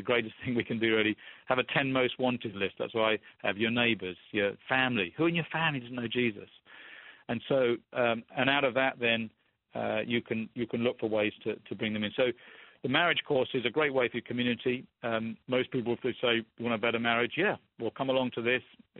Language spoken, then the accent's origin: English; United Kingdom; I'm a Brit, so we like tea.